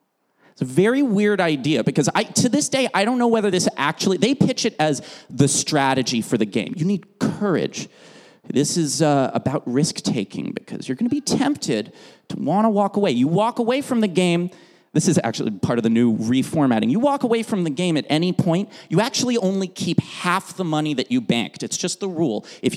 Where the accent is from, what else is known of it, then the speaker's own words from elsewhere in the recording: United States; Great that I know that in the 21st century as an American